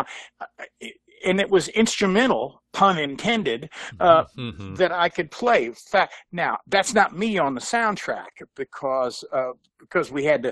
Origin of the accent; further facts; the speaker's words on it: Portales, New Mexico, United States; where I grew up in New Mexico, in Portales, was 19 miles north of me, in the late 50s and early 60s.